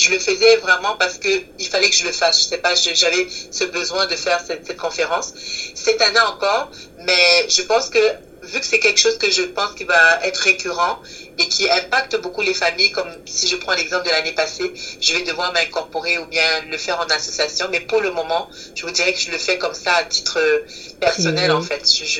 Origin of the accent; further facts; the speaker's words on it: Cameroon; Je suis originaire du Cameroun.